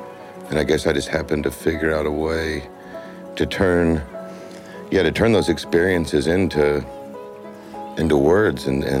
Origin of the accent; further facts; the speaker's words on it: Texas, United States; also born or lived in Memphis, Tennessee; because I was born in Memphis, I was raised in Texas, so I have to play country.